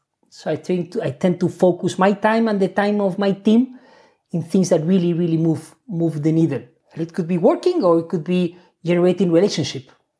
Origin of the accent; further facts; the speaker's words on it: Spain; English is a second language; moved away as an adult; now in London, United Kingdom; So, I mean, you can tell by my accent that I'm from Spain. So I went to school, I went to university in Spain.